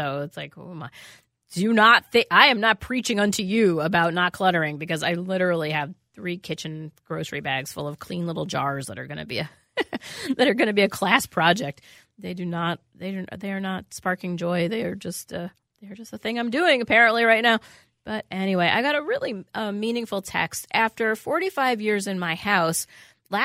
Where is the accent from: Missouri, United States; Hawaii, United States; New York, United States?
New York, United States; New York City; Yeah, I grew up in New York City, as people know